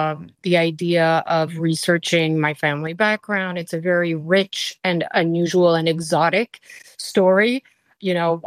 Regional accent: France; When I grew up in France, you know, I talk about in the book about how I didn't have like that genetic French skinniness

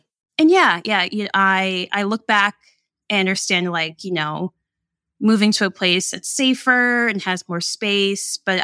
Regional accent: New York, United States; also born or lived in Southern US; I'm from New York. My cultural background is Jamaican. Mm-hmm. Both my parents are born in Jamaica. I'm actually the first born American in my family. So yeah, born and raised in New York.

